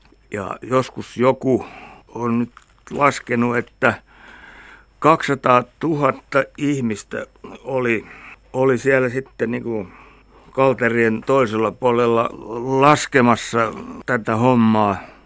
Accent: Russia; Finnish is a second language; Ja näin ei tule varsinkaan meillä Venäjällä tapahtumaan.

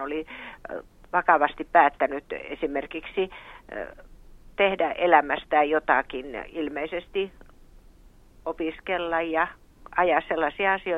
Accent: Kymenlaakso, Finland; Minä olen kotoisin Kymenlaaksosta

